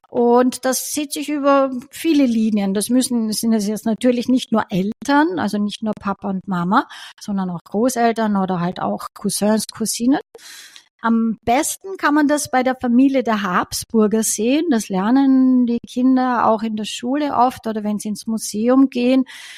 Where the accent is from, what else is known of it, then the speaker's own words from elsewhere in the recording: Styria, Austria; Ich bin aus der Steiermark und die Steirer sagen immer